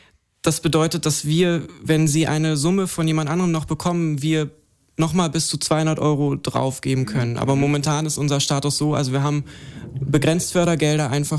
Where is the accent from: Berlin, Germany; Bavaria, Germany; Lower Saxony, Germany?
Berlin, Germany; ich komme aus Berlin, ich bin in Hellersdorf geboren, mhm, bin dort aufgewachsen und habe einfach auch die ersten 12 Jahre gesehen, wie sich der Bezirk geändert hat.